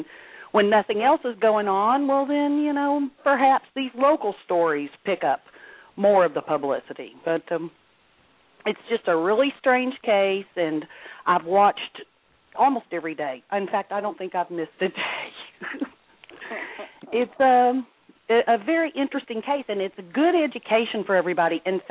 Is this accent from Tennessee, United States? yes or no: no; Texas, United States; I'm from Texas, and I have followed this case from day one.